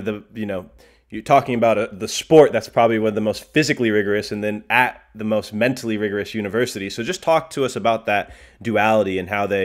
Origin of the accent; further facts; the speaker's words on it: Oklahoma, United States; because I'm from Oklahoma, which is a pretty big wrestling state right there up with Illinois, I'd say.